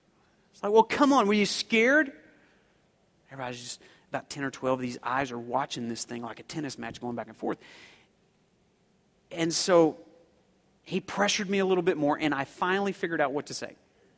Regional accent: Oklahoma, United States; And I told you I was growing up in Oklahoma, and you know there was country music involved

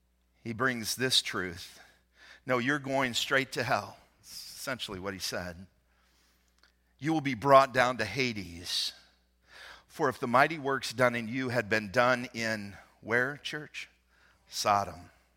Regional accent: the South, United States; now in Lake County, United States; See, I'm from Lake County, the 13th wealthiest county in America. That's where our church is. Not a lot of regular people up there, but I grew up in a redneck town in the South. And despite the fact I buried the accent a few years ago

